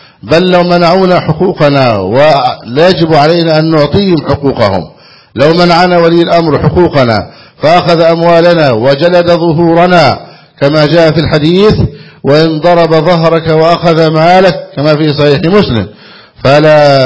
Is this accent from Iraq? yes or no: no; Egypt; نسأل الله جل وعلا أن يحفظ بلدنا مصر أمنا أمانا